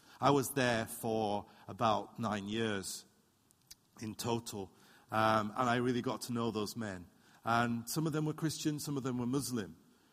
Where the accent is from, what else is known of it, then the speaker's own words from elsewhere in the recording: North West England, United Kingdom; As I say, I was brought up in the Lake District.